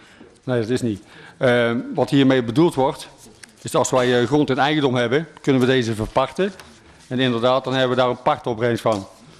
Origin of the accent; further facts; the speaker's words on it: North Brabant, Netherlands; althans in Noord-Brabant, waar ik vandaan kom, best wel goede opbrengsten gehad.